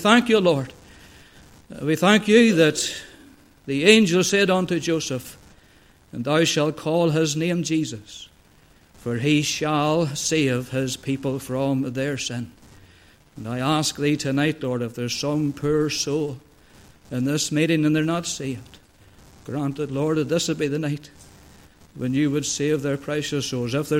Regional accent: Moneymore, Northern Ireland, United Kingdom; Well, I was born and reared in Moneymore.

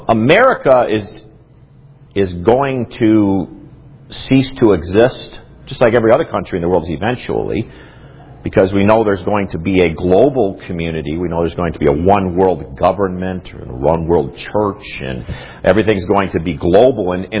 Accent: United States; I'm an American second. Understand that I'm a Christian first.

